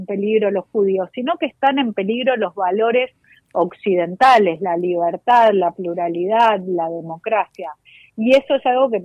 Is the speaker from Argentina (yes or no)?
yes; Argentina; los judíos somos ciudadanos argentinos